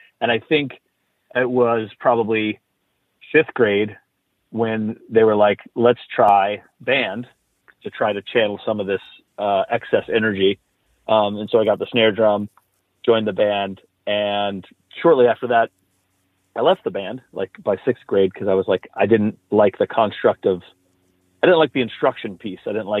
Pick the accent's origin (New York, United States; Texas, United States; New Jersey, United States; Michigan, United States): Michigan, United States; Troy; also born or lived in Detroit; And so I was born in Detroit and we grew up in suburbia in Troy, Michigan.